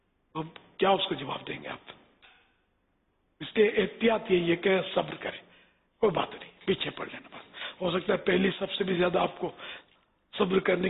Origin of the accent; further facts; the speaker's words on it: Peshawar, Khyber Pakhtunkhwa, Pakistan; میں پشاور سے آیا ہوں.